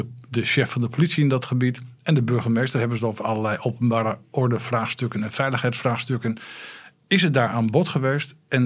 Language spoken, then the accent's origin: Dutch; Nieuw-Amsterdam, Drenthe, Netherlands; Ik kom zelf uit Nieuw-Amsterdam en ik ben ook wel eens gek aangekeken in Nieuw-Amsterdam. Terwijl ik een echte Nieuw-Amsterdammer ben.